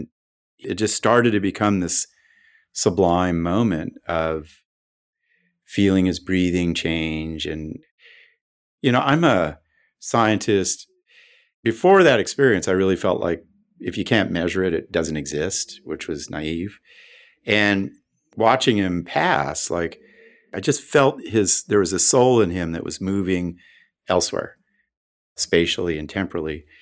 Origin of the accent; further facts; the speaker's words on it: Laurel Canyon, California, United States; And I grew up in Laurel Canyon, which in 1968, which was in the Hollywood Hills